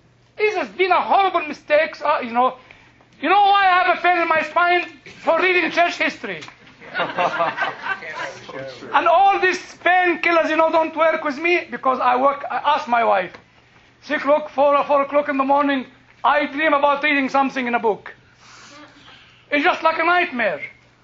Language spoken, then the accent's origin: English; United Kingdom; I don't know anything about American politics. I ask those who know. I am British.